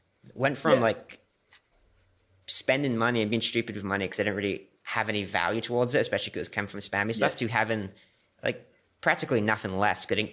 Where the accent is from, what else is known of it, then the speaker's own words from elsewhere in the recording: Corby, East Midlands, United Kingdom; I'm from, my hometown's called Corby. It's like a really boring town. Everyone works in factories, stuff like that in Northamptonshire.